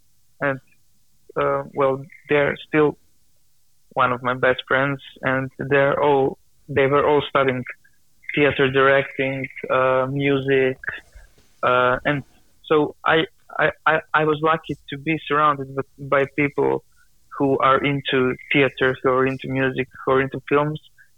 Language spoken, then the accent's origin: English; Novi Sad, Vojvodina, Serbia; we are from Novi Sad, we had to travel 1 hour to Belgrade, so it was not always like we had everything in Novi Sad